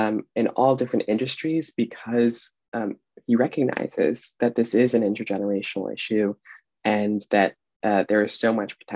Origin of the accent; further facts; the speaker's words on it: Connecticut, United States; I also grew up on the coast, and I grew up in Connecticut in the US